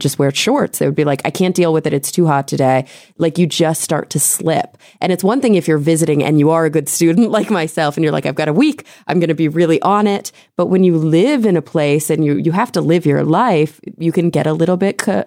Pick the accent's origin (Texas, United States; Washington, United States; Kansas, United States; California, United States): Texas, United States; when I was growing up in Texas in the South, where we have a horrible problem with mosquitoes